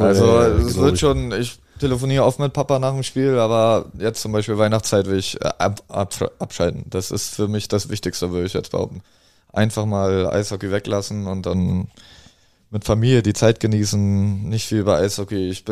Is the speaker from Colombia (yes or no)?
no; Berlin, Germany; Ich glaube, ich bin groß geworden im Olympiastadion, meine Schule war da.